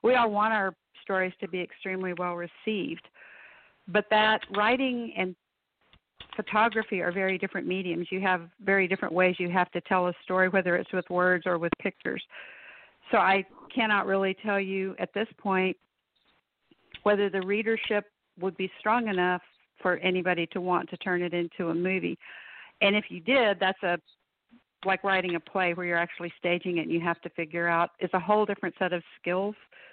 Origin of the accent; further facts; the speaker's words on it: Texas, United States; So having been to Europe a couple of times, It's always interesting when I say I'm from Texas, how excited people get, because Texas has kind of its own mystique.